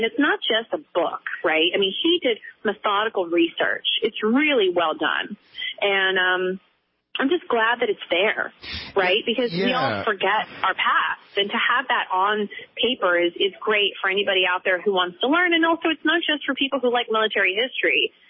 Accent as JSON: {"language": "English", "town": "Dallas", "region": "Texas", "country": "United States", "tie": "born or raised there", "said": "He's my fellow Texan. I grew up in Dallas."}